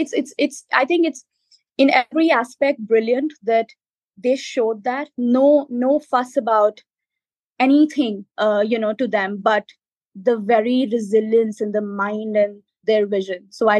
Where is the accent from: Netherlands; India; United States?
India; So I think that is the true representation of us as an Indian, is that we could be looking as simple as it could get and we could still have the most brilliant mind in the world.